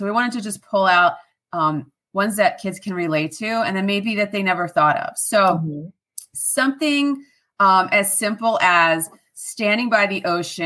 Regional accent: New Jersey, United States; now in Florida, United States; South Jersey, near Philadelphia.

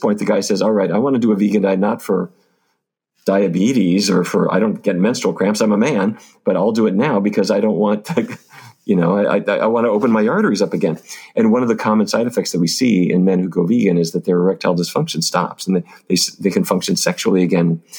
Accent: North Dakota, United States; now in Washington, United States; I have to say, I grew up in North Dakota, and the diet there consisted of roast beef, baked potatoes, and corn just about every single day.

